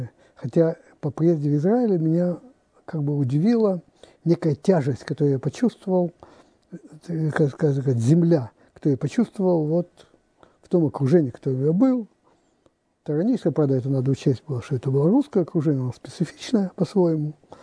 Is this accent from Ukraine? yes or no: no; Russia; moved away as an adult; из России